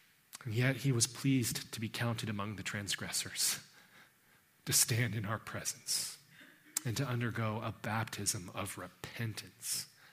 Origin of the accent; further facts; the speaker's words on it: United States; Like, I'm American, so I don't even play hockey.